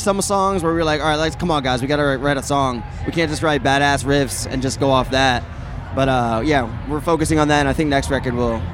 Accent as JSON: {"language": "English", "region": "Pennsylvania", "country": "United States", "said": "We're from Pennsylvania, so."}